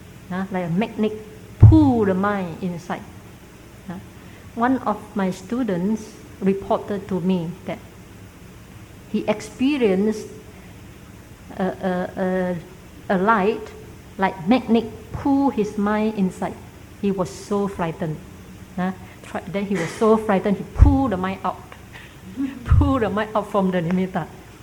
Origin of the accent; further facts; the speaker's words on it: Myanmar; But we come from Burma, very tradition Buddhist country, and we practice a lot of concentration